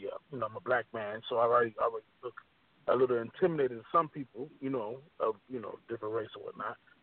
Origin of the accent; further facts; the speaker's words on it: Miami, Florida, United States; I'm originally from Miami.